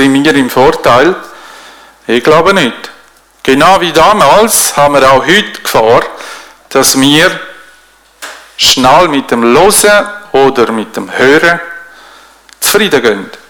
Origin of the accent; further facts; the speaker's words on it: Switzerland; Oder gerade da bei uns in der Schweiz haben wir ja das ganz gut geregelt, ganz gut organisiert.